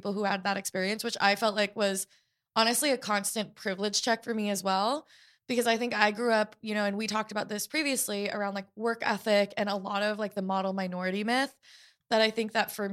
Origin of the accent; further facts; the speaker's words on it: Portland, Oregon, United States; I was growing up in Portland, Oregon, which is the whitest major city in the US